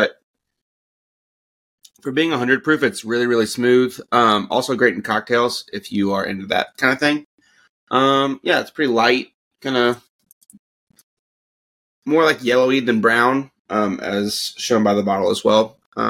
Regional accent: Danville, Kentucky, United States; Wilderness Trail is from my hometown in Danville, Kentucky.

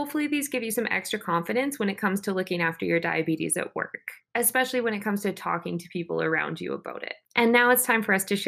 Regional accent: Canada; especially as being a Canadian

